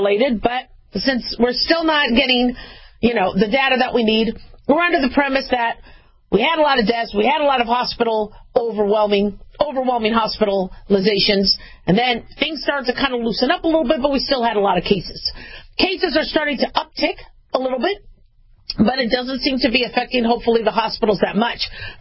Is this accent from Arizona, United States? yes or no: yes; Phoenix, Arizona, United States; also born or lived in Los Angeles / Las Vegas; I know I was born in L.A., I grew up in Phoenix and Vegas, but Vegas is now my hometown, all right?